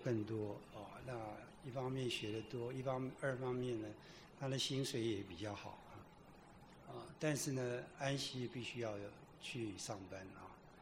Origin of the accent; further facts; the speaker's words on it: Su'ao, Yilan County, Taiwan; 我那时候出生在苏澳， 那我每天在小的时候常在想，这个台北不晓得长什么样子